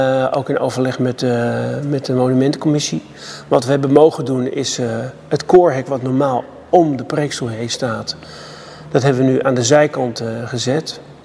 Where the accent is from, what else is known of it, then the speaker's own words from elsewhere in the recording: North Holland, Netherlands; En ik ben zelf opgegroeid in het West-Friese.